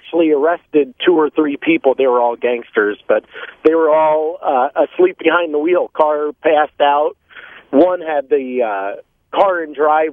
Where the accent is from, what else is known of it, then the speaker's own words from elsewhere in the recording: East Coast, United States; I'm from the East Coast.